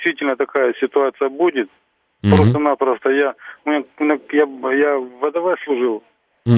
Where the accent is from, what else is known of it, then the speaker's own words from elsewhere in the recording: Ukraine; Я тоже сам с Украины.